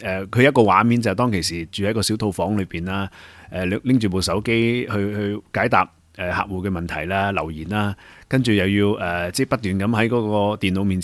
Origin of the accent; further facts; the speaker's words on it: Hong Kong; 咁我自己作为一个香港人睇起嚟